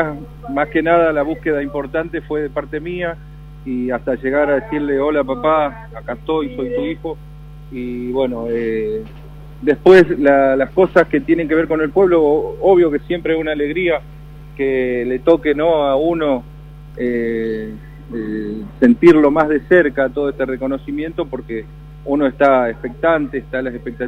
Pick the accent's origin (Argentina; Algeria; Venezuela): Argentina; Chaco; born there; Camilo y yo nacimos en el Chaco, y también somos, de parte de mi mamá, somos afrodescendientes por mi abuela, ¿no?, que es de color.